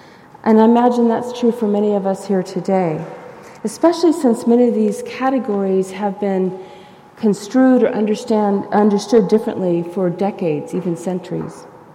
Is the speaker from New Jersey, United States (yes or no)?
no; San Diego, California, United States; I grew up in San Diego, and I learned to drive on a freeway.